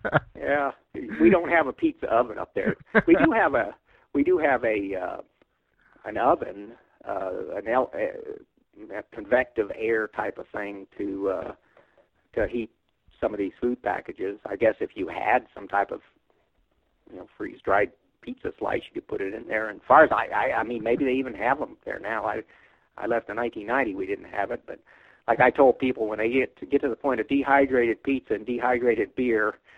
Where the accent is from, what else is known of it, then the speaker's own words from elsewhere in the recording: Albuquerque, New Mexico, United States; my hometown, Albuquerque, New Mexico.